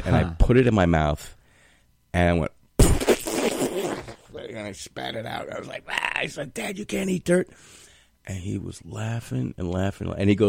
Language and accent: English; Dix Hills, New York, United States; also born or lived in Brooklyn; I grew up, we moved to Long Island from Brooklyn and, we were out in the, you know, Dix Hills area